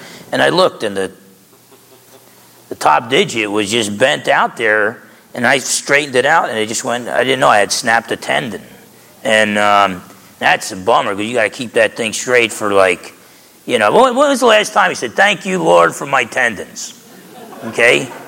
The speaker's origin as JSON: {"language": "English", "region": "New Jersey", "country": "United States", "tie": "born or raised there", "said": "I was somewhat of an athlete growing up in New Jersey."}